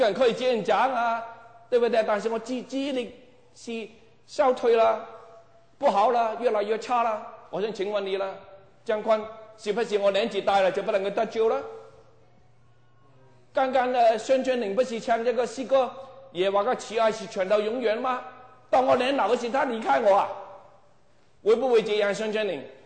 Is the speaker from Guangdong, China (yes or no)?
yes; Guangdong, China; 我是广东人啦